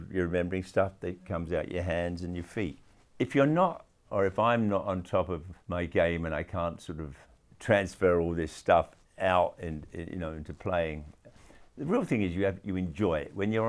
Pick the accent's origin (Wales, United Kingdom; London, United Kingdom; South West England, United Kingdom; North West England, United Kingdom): London, United Kingdom; when I was growing up in London.